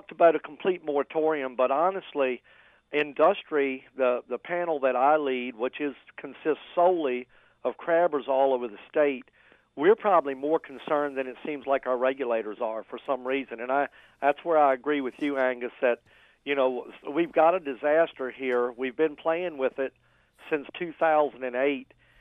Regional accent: Gwynn's Island, Virginia, United States; And I grew up on Gwynn's Island in Chesapeake Bay.

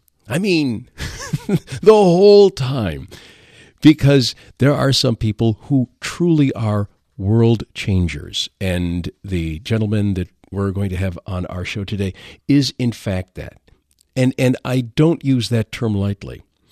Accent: Detroit, Michigan, United States; Not only from Michigan, of course, we're speaking to West Michigan right now, but I'm from the Detroit area as well.

